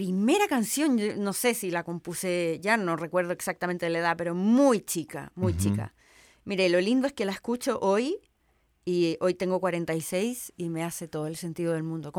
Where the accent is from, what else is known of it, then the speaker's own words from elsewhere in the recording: Santiago, Santiago Metropolitan, Chile; born there; Nací en Santiago, sí, de Chile, sí.